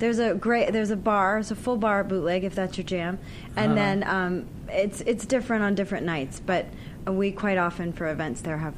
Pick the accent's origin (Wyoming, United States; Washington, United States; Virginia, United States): Virginia, United States; Charlottesville; now in Los Angeles, United States; Yeah, I was raised in Virginia, in Charlottesville, Virginia. And I came out to Los Angeles about 10 years ago.